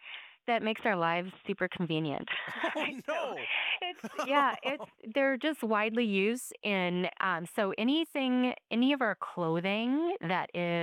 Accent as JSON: {"language": "English", "town": "La Crosse", "region": "Wisconsin", "country": "United States", "tie": "born or raised there", "said": "Yeah, so I grew up in La Crosse and moved back when I accepted the position at UW La Crosse, and we moved to French Island."}